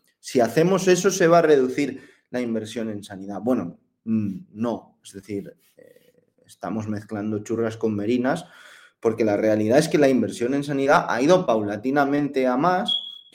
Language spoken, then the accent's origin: Spanish; Asturias, Spain; now in Brussels, Belgium; Yo siempre tenía la coña, y lo he contado aquí alguna vez, de a un asturiano no le tiembla el pulso con el clima de Bruselas.